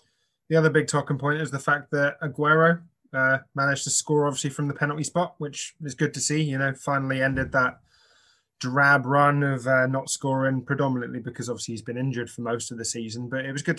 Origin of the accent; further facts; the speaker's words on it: Scotland, United Kingdom; I should know that being a Scot, to be honest